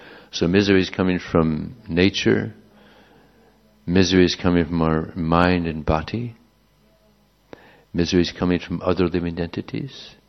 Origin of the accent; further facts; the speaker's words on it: Los Angeles, California, United States; But when I grew up in Los Angeles, we used to get so much rain.